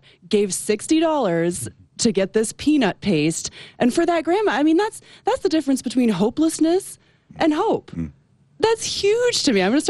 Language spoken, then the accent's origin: English; United States; as an American, it's hard for me to picture what would that be like